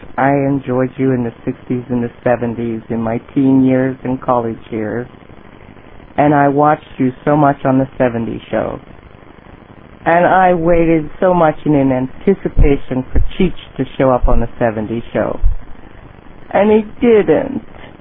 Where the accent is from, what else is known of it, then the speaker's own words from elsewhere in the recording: West Palm Beach, Florida, United States; I'm from West Palm Beach.